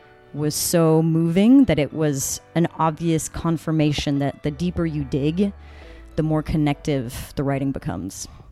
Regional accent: France; So I grew up in France, and poetry has a big part in French culture.

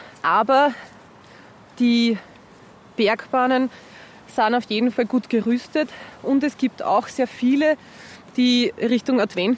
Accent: Maria Taferl, Lower Austria, Austria; Ich bin ja aus dem Waldviertel eigentlich.

